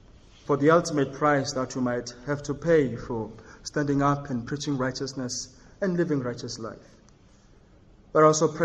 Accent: Tembisa, Gauteng, South Africa; now in Verena, South Africa; I didn't think I was going to end up in Verena. I grew up in Tembisa. So I was looking forward to ministering to a church in Tembisa one day.

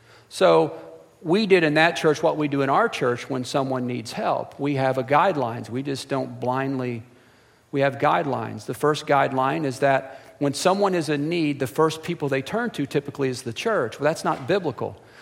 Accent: the Ozarks, United States; Well, I was raised in the Ozarks, and we called it toting.

